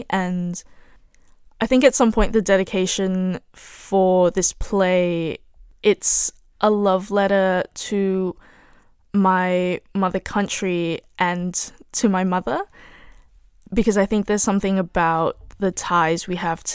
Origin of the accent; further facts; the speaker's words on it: Malaysia; how incapable I felt of incurring into the day-to-day politics of being a Malaysian living in Malaysia.